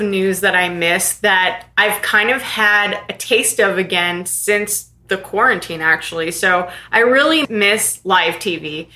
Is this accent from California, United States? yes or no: yes; Los Angeles, California, United States; I was born and raised in Los Angeles.